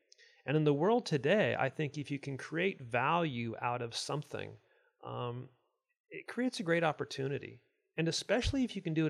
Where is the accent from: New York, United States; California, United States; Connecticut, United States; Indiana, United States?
California, United States; also born or lived in Illinois; Grew up in California, spent some time during high school years in Illinois, back to California for school